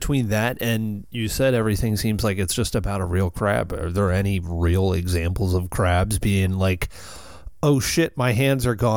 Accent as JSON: {"language": "English", "region": "Maryland", "country": "United States", "said": "we're both from Maryland and both residing in Maryland."}